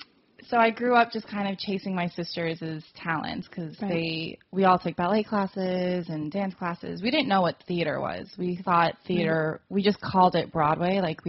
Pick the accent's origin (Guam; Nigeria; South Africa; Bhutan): Guam; So I was born and raised on Guam.